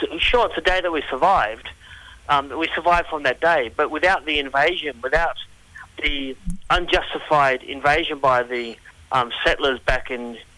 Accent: Western Australia, Australia; now in Melbourne, Australia; I'm Noongar mob, and I'm from the south coast of Western Australia, but I live in Melbourne, way from country.

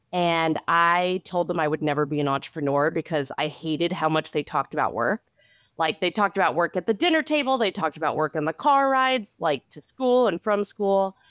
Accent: Los Angeles, California, United States; So I was like, no, this is my hometown.

